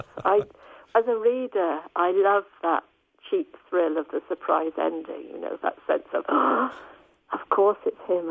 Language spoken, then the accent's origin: English; Barnstaple, South West England, United Kingdom; I grew up in Barnstaple, which is the main town in North Devon. Okay. Still a small market town, not a city at all. But that's where I grew up there, yeah.